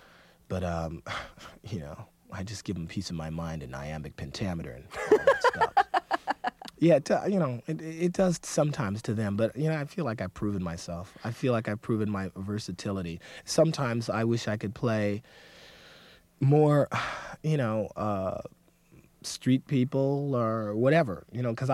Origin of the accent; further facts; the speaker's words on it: Detroit, Michigan, United States; You know, growing up in Detroit, it wasn't like, you know, we talked in Swahili at breakfast.